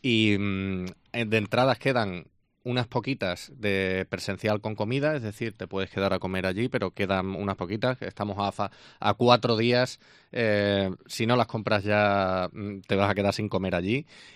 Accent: Extremadura, Spain; somos extremeños, estamos muy orgullosos de ser extremeños

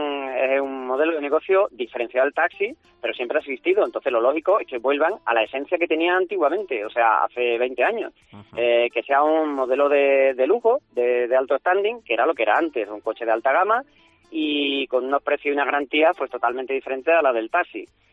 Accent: Andalusia, Spain; no solo como taxista, sino como andaluz

